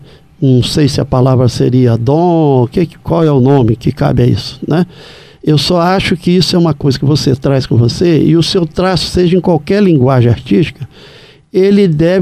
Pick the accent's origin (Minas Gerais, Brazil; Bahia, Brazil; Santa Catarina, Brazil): Minas Gerais, Brazil; Juiz de Fora; born there; Eu nasci em Juiz de Fora, passei a minha infância próximo aqui, numa cidade do interior.